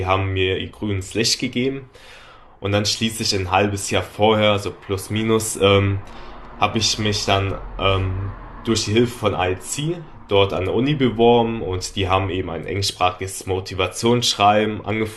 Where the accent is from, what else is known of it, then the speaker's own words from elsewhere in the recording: Mainz, Rhineland-Palatinate, Germany; ich bin 26 Jahre alt. Ich komme aus Mainz